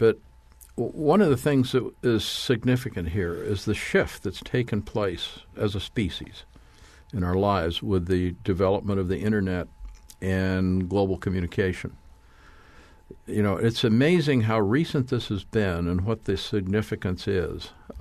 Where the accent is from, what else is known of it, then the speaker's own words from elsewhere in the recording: Washington, United States; I mean, I come from Washington State, and one of our leading state legislators, is drafting a bill proposing the creation of a Washington State Bank